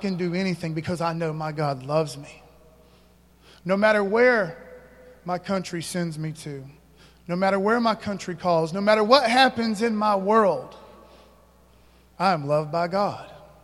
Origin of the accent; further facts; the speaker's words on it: United States; I'm an American.